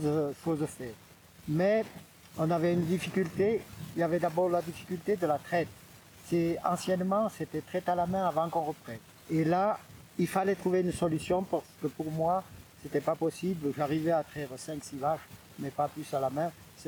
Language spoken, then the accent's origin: French; Valais, Switzerland; elle m'a suivi en tant que bon valaisan et un peu macho